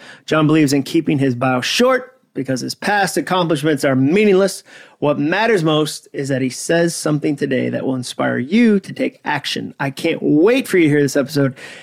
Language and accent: English; Massachusetts, United States; Like I tell people, I grew up in Massachusetts. Maybe that's the issue. Like we're jaded, we're cynical, we're sarcastic.